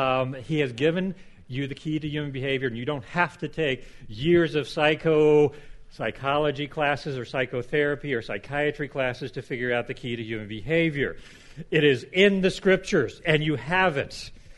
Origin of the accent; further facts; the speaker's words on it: Oklahoma, United States; I'm originally from Oklahoma, got my bachelor's degree in mechanical engineering, and I wanted to be an astronaut.